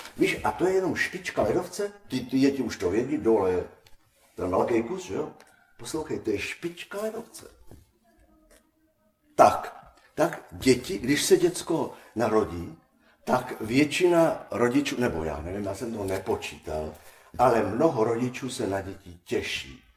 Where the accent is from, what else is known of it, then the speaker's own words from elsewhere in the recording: Olomouc Region, Czechia; A kdo jsme my Češi, nebo teda Moraváci a Hanáci